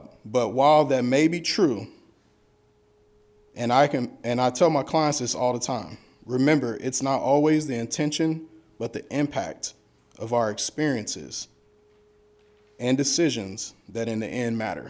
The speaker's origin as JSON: {"language": "English", "town": "Kansas City", "region": "Kansas", "country": "United States", "tie": "born or raised there", "said": "It's something I did not have growing up in Kansas City, Kansas, USD 500."}